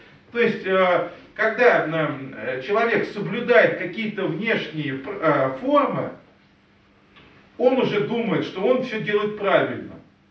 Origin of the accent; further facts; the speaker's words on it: Belarus; мы из Беларуси можем смотреть и видеть все проблемы.